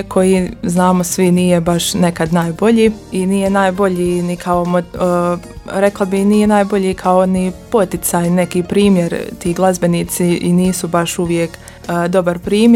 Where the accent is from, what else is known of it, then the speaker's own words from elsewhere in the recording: Vitina, Federation of Bosnia and Herzegovina, Bosnia & Herzegovina; dolazim iz Vitne kod Ljubuškog.